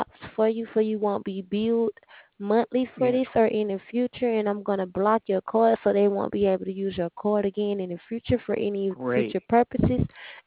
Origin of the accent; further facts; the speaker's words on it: California, United States; I'm from California.